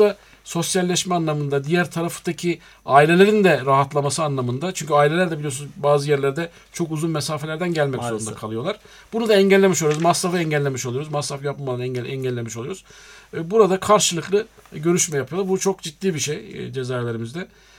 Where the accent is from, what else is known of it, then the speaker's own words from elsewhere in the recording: Afyonkarahisar, Turkey; Sadece ben merkezde kökenliyim.